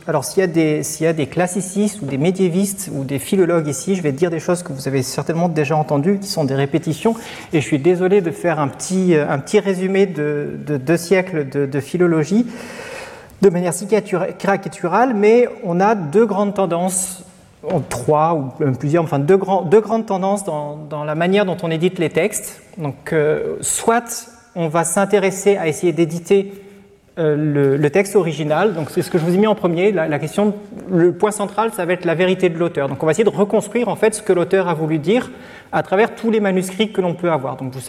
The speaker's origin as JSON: {"language": "French", "town": "Metz", "region": "Grand Est", "country": "France", "said": "quand on vient de Metz"}